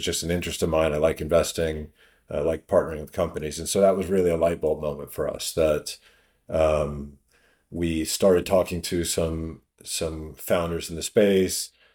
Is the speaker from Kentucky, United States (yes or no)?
yes; Kentucky, United States; I grew up in Kentucky. He grew up in Indiana.